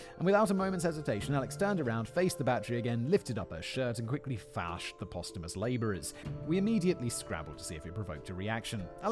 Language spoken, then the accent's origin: English; Canada; But we've already established I love heat, perhaps as a result of growing up in Canada and getting sick of minus 40 and 6 feet of snow.